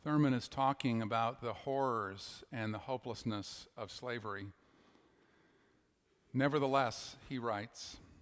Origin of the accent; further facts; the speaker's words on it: Canada; as my Canadian self helplessly does, I'm so sorry, I'm so sorry, right? If you're around Canadians for very long, those words will come out of their mouths.